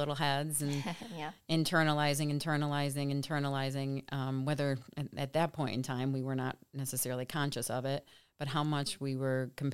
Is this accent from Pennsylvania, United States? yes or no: yes; Scranton, Pennsylvania, United States; We are from Scranton, Pennsylvania, or the surrounding areas. And St. Patrick's Day around here is like Christmas.